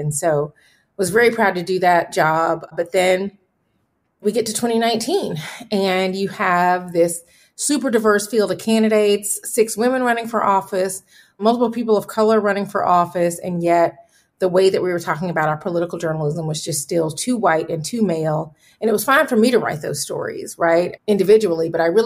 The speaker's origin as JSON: {"language": "English", "town": "Atlanta", "region": "Georgia", "country": "United States", "tie": "born or raised there", "said": "I don't drink enough sweet tea to keep my accent fresh, but I am from Atlanta. My mom still lives on the south side of the city. And yeah, born at Grady Hospital and definitely still have roots in East Atlanta."}